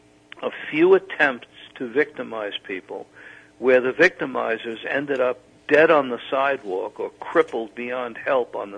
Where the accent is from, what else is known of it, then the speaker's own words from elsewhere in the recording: New York, United States; When I was a boy growing up in New York, people could sleep in the park overnight.